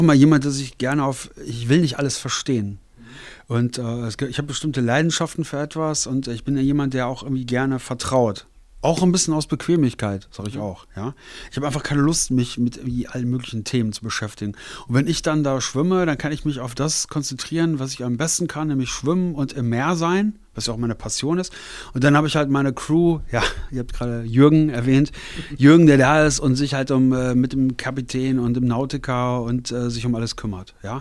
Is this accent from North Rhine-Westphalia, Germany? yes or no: yes; Paderborn, North Rhine-Westphalia, Germany; also born or lived in Bochum; Wir sind dann von Bochum. Ich komme eigentlich aus dem Ruhrgebiet, sind wir nach Paderborn gezogen. Da war ich immer noch recht jung, deswegen ja, aufgewachsen.